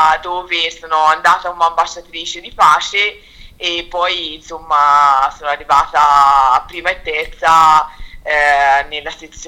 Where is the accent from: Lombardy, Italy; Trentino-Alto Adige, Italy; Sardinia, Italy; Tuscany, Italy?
Tuscany, Italy; Io sono toscana, ma penso si senta.